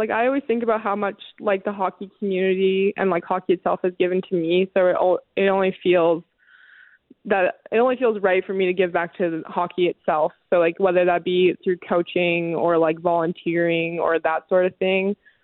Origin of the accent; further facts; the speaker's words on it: Montana, United States; especially like back in my hometown in Montana.